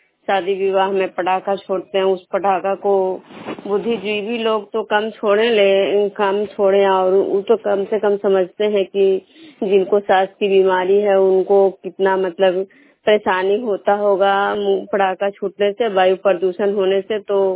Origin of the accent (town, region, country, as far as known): Vishnupur, Bihar, India